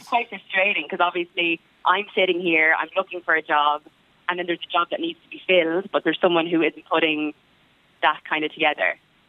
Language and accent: English; Ireland; I'm Irish. My dad's Italian